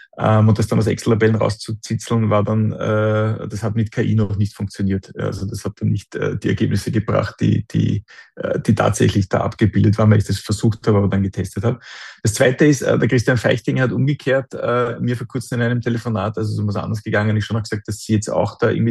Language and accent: German; Vienna, Austria; Ich bin in Kaisermühl aufgewachsen.